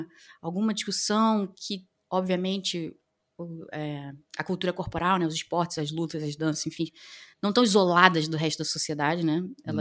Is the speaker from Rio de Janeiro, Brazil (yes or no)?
yes; Rio de Janeiro, Brazil; accent: carioca; now in Foz do Iguaçu, Brazil; o sotaque carioca não nega de onde eu venho, né? Mas eu moro em Foz do Iguaçu há 8 anos, então eu moro aqui em Foz.